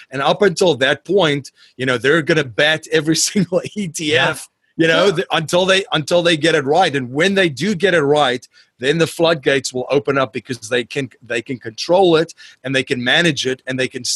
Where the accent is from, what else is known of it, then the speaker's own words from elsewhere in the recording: South Africa; I still remember growing up in South Africa